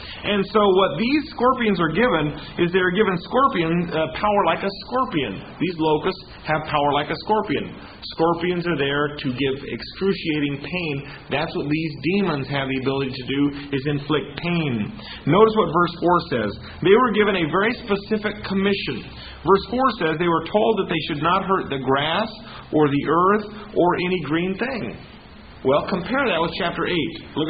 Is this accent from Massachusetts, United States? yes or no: no; Las Vegas, Nevada, United States; Now, when I grew up in Vegas, we used to have a lot of scorpions.